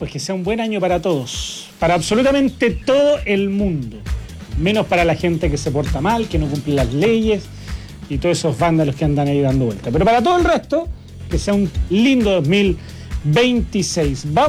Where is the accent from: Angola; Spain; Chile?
Chile; somos cabaleros los chilenos, ¿no?